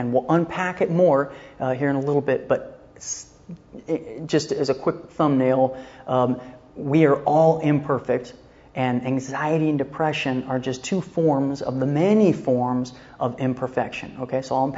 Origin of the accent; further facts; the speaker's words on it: San Diego, California, United States; which I grew up in San Diego originally.